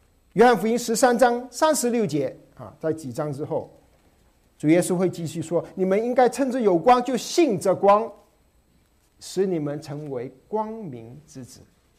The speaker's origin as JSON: {"language": "Chinese", "country": "Malaysia", "said": "我从马来西亚来，我们 highway 都有路灯的"}